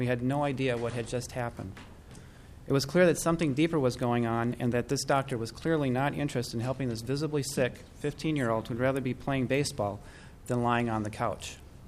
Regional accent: Saint Paul, Minnesota, United States; from St. Paul.

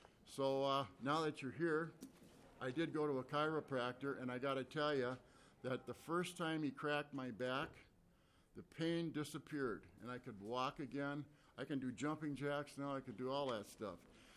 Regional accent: Saint Paul, Minnesota, United States; I'm a lifelong resident of Minnesota, and I grew up here in the city of St. Paul. I'm from the West 7th Street area, and I'm a graduate of Monroe High School.

